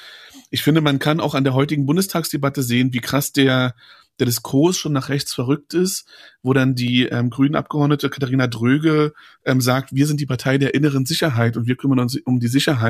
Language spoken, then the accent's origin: German; Berlin, Germany; now in Brandenburg, Germany; ich bin in Ost-Berlin geboren und aufgewachsen und ich bin auch immer noch identitär doch sehr stark der Ost-Berlin verwachsen, bin aber schon lange, weil meine Eltern nach Brandenburg gezogen sind, ich da lange gemeldet war und mittlerweile selber in Brandenburg lebe, wahlberechtigt in Brandenburg